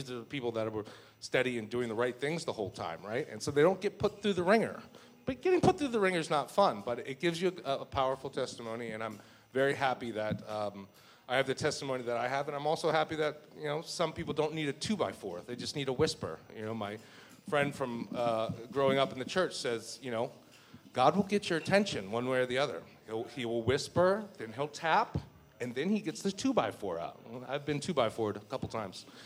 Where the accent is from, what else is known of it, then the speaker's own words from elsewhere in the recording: Philadelphia, Pennsylvania, United States; I grew up in West Philly.